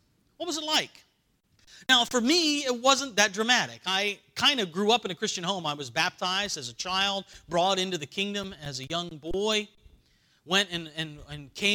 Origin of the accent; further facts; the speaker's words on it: North Carolina, United States; Where I grew up in North Carolina, not only would you give your testimony, you'd sing your song that goes with your testimony.